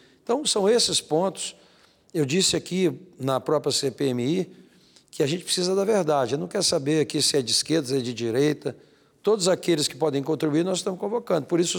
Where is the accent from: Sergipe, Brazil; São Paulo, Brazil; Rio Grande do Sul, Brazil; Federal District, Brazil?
Federal District, Brazil; Brasília; e eu sou de Brasília, né? Sou representante do DF